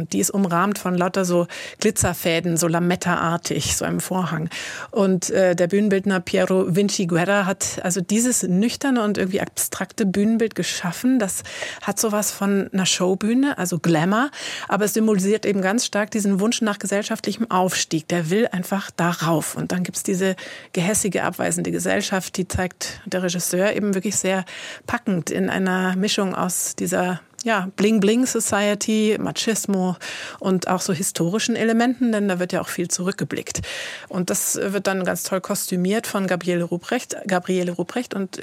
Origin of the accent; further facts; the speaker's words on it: Munich, Bavaria, Germany; Kürzlich gab es die ja auch in München, wo ich herkomme.